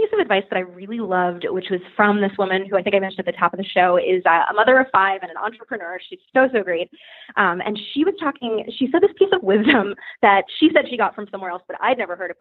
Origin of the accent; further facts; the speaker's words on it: Boston, Massachusetts, United States; I'm from Boston, which is much smaller, and that always seemed about as much city as I could handle.